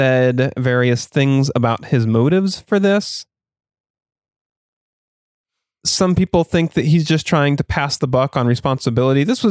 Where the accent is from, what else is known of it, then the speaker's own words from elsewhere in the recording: Pennsylvania, United States; accent: Pennsylvania; That's my Pennsylvania accent.